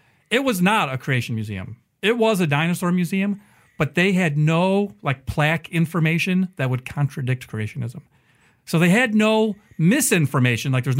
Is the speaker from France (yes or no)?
no; Louisville, Kentucky, United States; Well, so I'm originally from Louisville. I've been to Mammoth Cave several times.